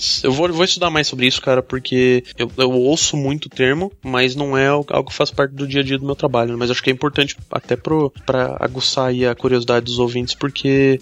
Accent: Curitiba, Paraná, Brazil; Sou de Curitiba também, como vocês, como alguns de vocês.

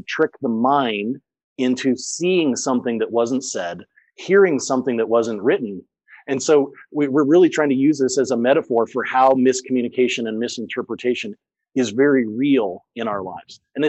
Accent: St. Louis, Missouri, United States; I had 4 years of French. I grew up in St. Louis.

